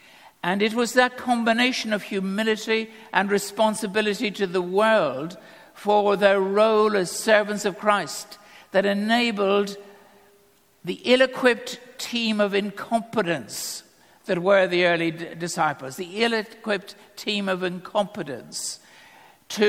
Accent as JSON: {"language": "English", "country": "Ireland", "said": "I'm Irish. The default position of the Irish is to support any side that's playing against England."}